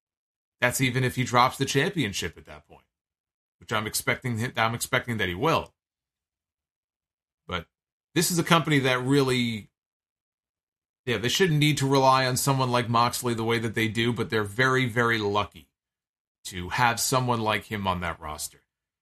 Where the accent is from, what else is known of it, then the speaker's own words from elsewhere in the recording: Toronto, Ontario, Canada; the time would be next week on Dynamite in my hometown of Toronto, Canada.